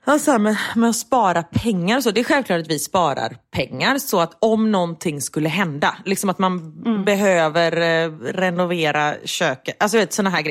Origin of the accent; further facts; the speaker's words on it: Gothenburg, Västra Götaland County, Sweden; Både du och jag är ju göteborgare.